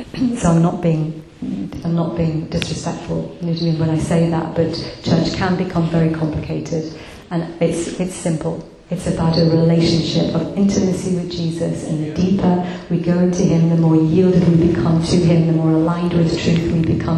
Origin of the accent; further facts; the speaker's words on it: United Kingdom; as British people particularly, we're terribly apologetic, aren't we?